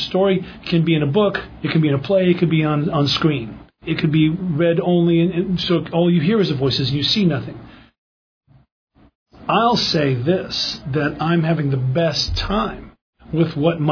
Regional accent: the South, United States; as a Southerner, I view it incumbent upon me to weigh in upon Southern issues.

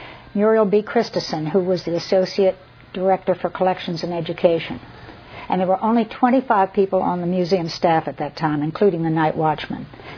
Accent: Philadelphia, Pennsylvania, United States; now in Richmond, United States; And then I loved Virginia. I'm from Philadelphia. And I'd never been to Richmond

